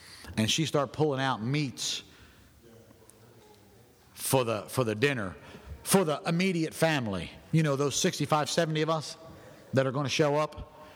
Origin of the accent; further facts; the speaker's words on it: New Jersey, United States; also born or lived in Philadelphia; I'm a farm boy. I was born in Philadelphia, grew up in South Jersey. I grew up on a farm.